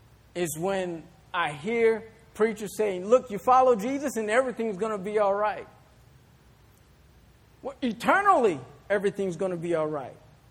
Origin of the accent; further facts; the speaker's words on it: New Orleans, Louisiana, United States; Now, I grew up in the New Orleans area.